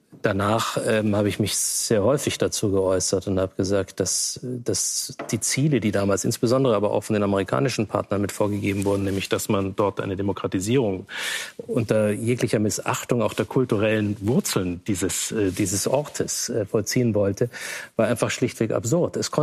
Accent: Afghanistan; Ich bin Afghanin

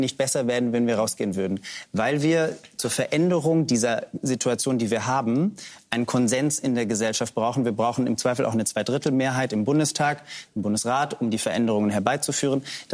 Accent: Berlin, Germany; Ich komme aus Berlin.

